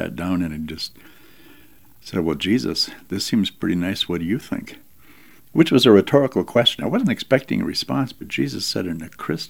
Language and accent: English; Duluth, Minnesota, United States; And so I went to the Easter Vigil Mass at Holy Rosary Cathedral in Duluth, my hometown.